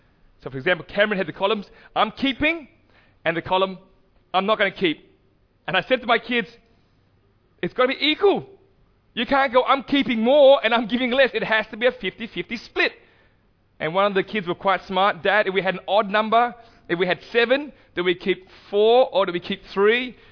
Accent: Vietnam; moved away; We were refugees. Most of you would know that I'm from Vietnam. We were refugees and we came here

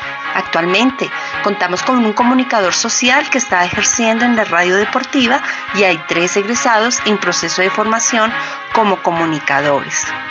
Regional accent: Bogotá, Colombia; soy bogotana, tengo un pequeño hijo de 16 años

